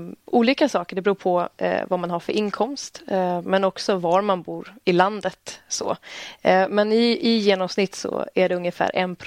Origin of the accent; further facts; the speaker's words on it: Stockholm, Stockholm County, Sweden; jag är en kvinna på 26 år. Jag kommer från Stockholm ursprungligen där jag växte upp och pluggat. Och närmare bestämt då Jakobsberg, norr om Stockholm.